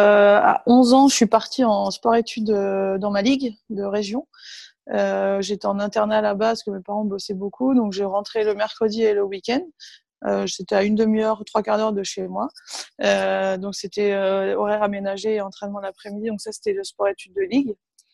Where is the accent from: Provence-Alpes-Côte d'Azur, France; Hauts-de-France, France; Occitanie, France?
Hauts-de-France, France; Cucq; born there; où je suis juste née en fait, parce qu'il n'y avait pas de maternité à Berck, donc du coup je suis née à Cuc, mais je n'ai jamais vécu là-bas.